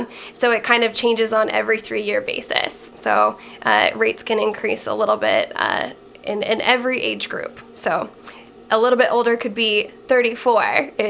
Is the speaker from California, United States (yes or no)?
yes; California, United States; I'm from Lake Tahoe area.